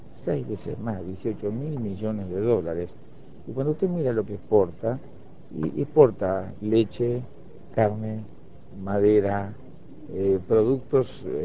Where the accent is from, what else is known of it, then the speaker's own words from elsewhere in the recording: Uruguay; Mi tarea es decirme, bueno, a mí mismo, como uruguayo, como abuelo, yo, mis hijos viven acá, trabajan acá